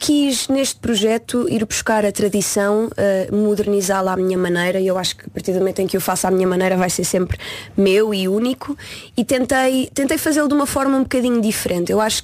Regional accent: Portugal; tem-me feito aprender muito sobre nós enquanto portugueses

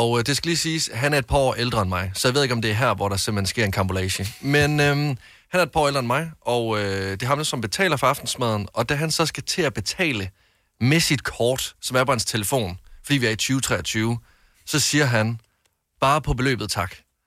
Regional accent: Jutland, Denmark; Jeg er fra Jylland

